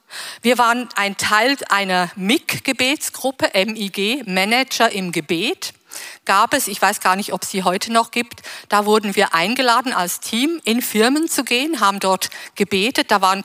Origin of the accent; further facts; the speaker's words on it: Switzerland; Das hatte ich noch nie vorher, weil ich bin ja Schweizerin.